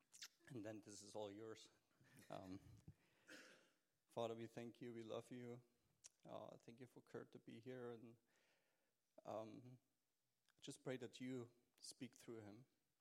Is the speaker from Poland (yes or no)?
no; Germany; All right, so you know that I'm German. I'm from East Germany, originally. That's where I was born, raised.